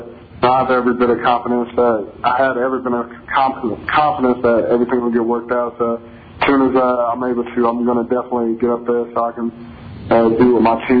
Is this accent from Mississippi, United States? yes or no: yes; Columbus, Mississippi, United States; I watched it in my hometown in Columbus, Columbus, Mississippi